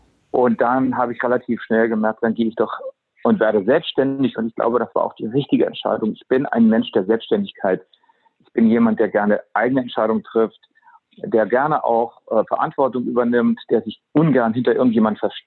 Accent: Hamburg, Germany; born there; Also ich bin geborener Hamburger, bin 58 Jahre alt, stamme aus einer Medizinerfamilie

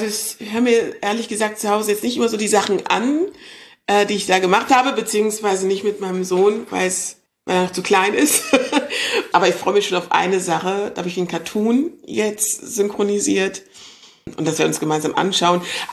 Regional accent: Cologne, North Rhine-Westphalia, Germany; Ja, sehr kölsch, aus Köln-Weiden. der ist aus Ghana. Genau, meine Eltern sind aus Ghana.

